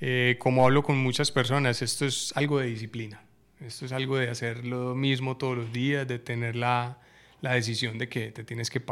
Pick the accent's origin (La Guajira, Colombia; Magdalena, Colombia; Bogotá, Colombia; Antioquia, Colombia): Antioquia, Colombia; Medellín; yo vengo de Medellín, soy totalmente cafetero.